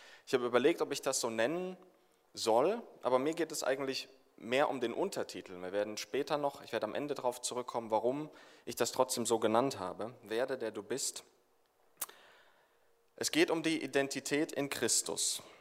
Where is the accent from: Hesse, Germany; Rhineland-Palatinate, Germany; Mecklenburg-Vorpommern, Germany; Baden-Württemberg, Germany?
Baden-Württemberg, Germany; Mannheim; Für alle, die es nicht wissen, ich komme aus Mannheim, aus dem Süden.